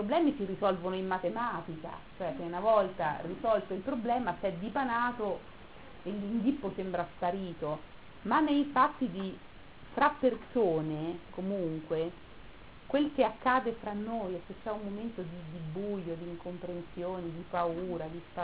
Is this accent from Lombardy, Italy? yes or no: no; Umbria, Italy; avevo 16 anni, quando l'Italia ero in un paesino dell'Umbria, perché io sono umbra, in un paesino dell'Umbria di 200 anime